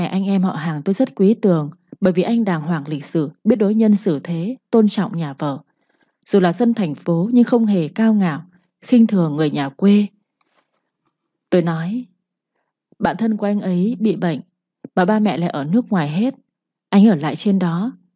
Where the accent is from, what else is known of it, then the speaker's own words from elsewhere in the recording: Mekong Delta, Vietnam; Quê của tôi ở miền Tây, vùng đất của những con người nông dân hiền lành chất phác và vô cùng hiếu khách.